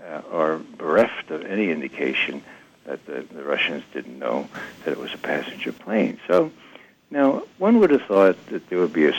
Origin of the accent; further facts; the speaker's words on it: Ireland; You know, I'm Irish, and so I have to be careful about being prejudiced against the British.